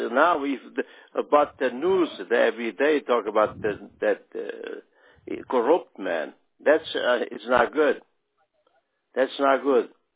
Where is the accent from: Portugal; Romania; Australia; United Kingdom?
Portugal; English is a second language; now in United States; I grew up in Portugal with the dictator